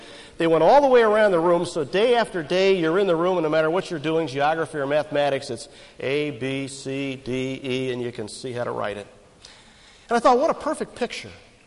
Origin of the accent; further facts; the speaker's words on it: Silver Spring, Maryland, United States; And I can remember growing up in Silver Spring, Maryland. We lived at 628 East Silver Spring Avenue.